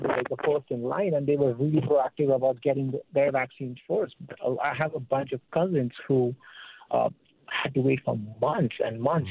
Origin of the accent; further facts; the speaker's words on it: India; now in Green Bay, United States; I'm originally from India, and I've been in the United States for the last 7 years. I work and live in the Green Bay area in Wisconsin